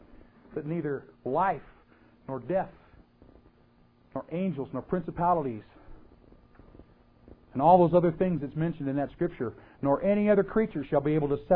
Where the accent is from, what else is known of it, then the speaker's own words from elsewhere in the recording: Canada; For those of you who don't know, I was born in Canada. Lived here all of my life.